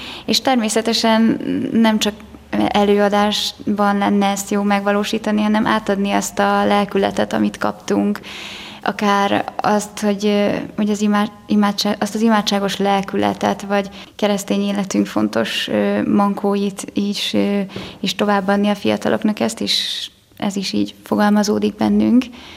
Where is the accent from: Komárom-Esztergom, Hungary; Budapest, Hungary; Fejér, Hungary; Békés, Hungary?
Budapest, Hungary; Igen, Budapestről származom.